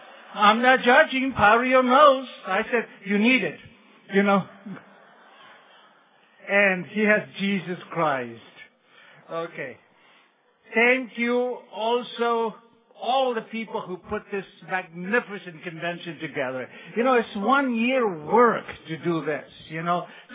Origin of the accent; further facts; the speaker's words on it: Argentina; now in United States; I was born in Argentina, and where we were very, very poor.